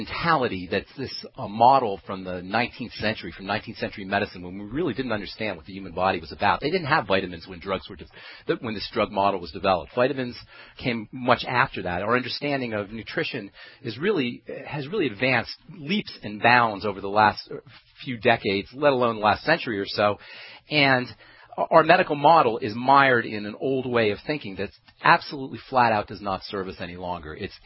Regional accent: New Jersey, United States

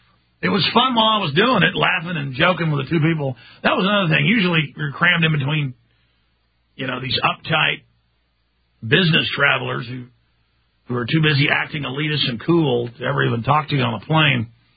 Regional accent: Texas, United States; in my experience growing up in Texas

